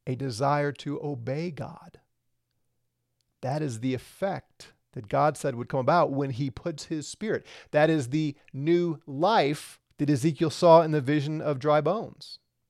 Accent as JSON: {"language": "English", "town": "St. Louis", "region": "Missouri", "country": "United States", "tie": "born or raised there", "said": "we get huge windstorms like we never had when I was growing up in St. Louis."}